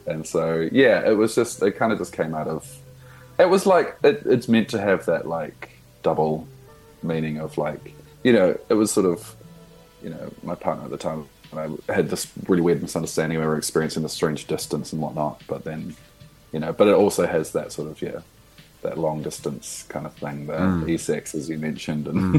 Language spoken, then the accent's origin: English; Hastings, Hawke's Bay, New Zealand; I grew up in Hastings, in Hawke's Bay.